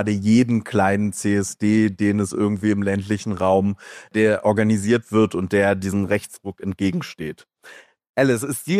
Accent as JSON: {"language": "German", "town": "Senftenberg", "region": "Brandenburg", "country": "Germany", "tie": "born or raised there", "said": "wir waren in meiner Heimatstadt, das ist in Senftenberg, auch so eine kleine Mittelstadt."}